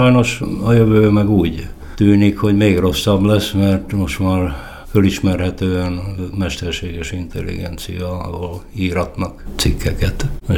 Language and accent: Hungarian; Slovakia; Felvidéki magyarként adott volt a kedvenc téma a megmaradásunk, a kultúránkért való küszködés.